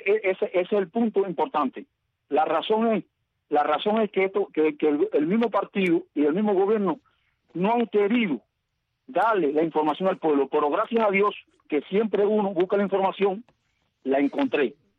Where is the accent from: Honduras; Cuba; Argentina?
Cuba; soy cubano y soy del pueblo de Cuba.